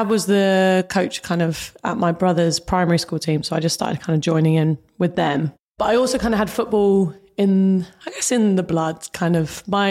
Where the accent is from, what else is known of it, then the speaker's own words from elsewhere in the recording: Luton, East of England, United Kingdom; I was growing up in Luton.